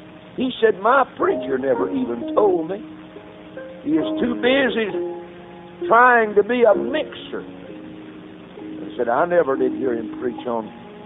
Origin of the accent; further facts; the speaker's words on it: the South, United States; But I'm glad I'm from the South. Amen. Glad to be saved and from the South.